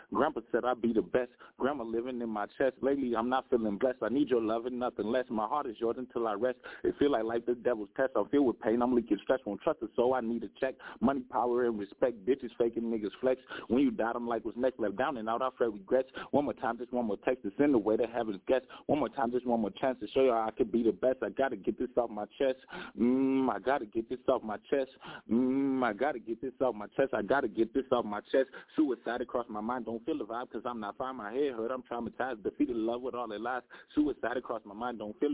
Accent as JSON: {"language": "English", "region": "Minnesota", "country": "United States", "said": "I'm from Minnesota."}